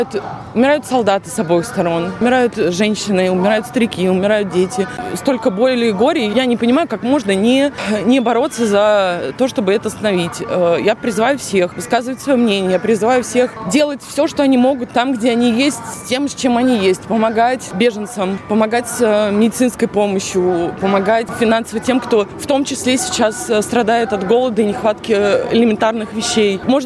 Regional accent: Moscow, Russia; moved away as an adult; now in Sydney, Australia; Мне 36 лет, я из Москвы. Живу в Сиднее около 3 лет.

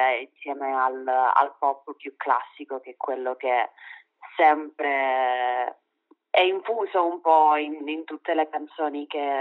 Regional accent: Calabria, Italy; now in Milan, Italy; Però sono calabrese.

